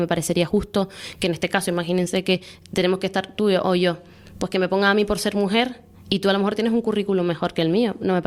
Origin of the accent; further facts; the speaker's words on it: Canary Islands, Spain; now in Madrid, Spain; yo soy canaria, yo estoy en Madrid bajo las siglas del Partido Popular, pero siempre defenderé Canarias.